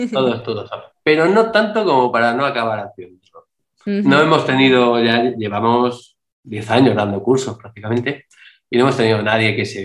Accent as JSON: {"language": "Spanish", "town": "Madrid", "region": "Community of Madrid", "country": "Spain", "said": "yo me considero madrileño, pero realmente soy de muchos sitios y de hecho mi forma de hablar no es madrileña y constantemente uso palabras latinas y en fin, todo el mundo me dice de dónde soy."}